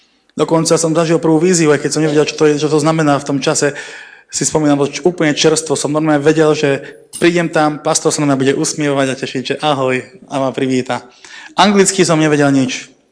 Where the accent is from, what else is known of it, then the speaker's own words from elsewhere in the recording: Nové Zámky, Nitra Region, Slovakia; a pochádzam z Nových Zámkov.